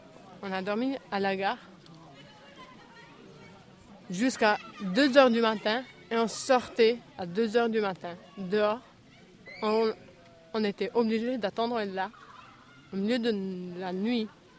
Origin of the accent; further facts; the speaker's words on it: Albania; moved away as an adult; j'ai 23 ans et je viens d'Albanie. Ça fait 2 ans et demi que je suis là. Donc, j'avais 21 ans quand je suis partie de chez moi, avec toute ma famille.